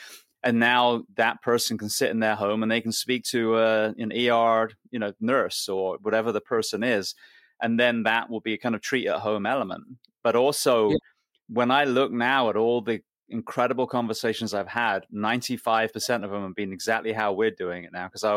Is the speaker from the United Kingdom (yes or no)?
yes; Bath, South West England, United Kingdom; I was from Bath originally, and we're about the same age.